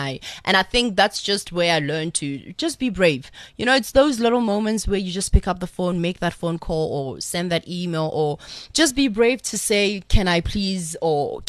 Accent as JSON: {"language": "English", "country": "South Africa", "said": "And I think being South African, you end up being close to the other African countries"}